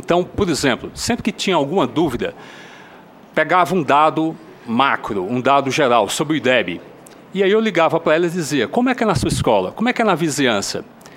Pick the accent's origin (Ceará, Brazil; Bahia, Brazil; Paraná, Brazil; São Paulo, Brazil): Ceará, Brazil; senador do meu estado, também sou cearense, como ele.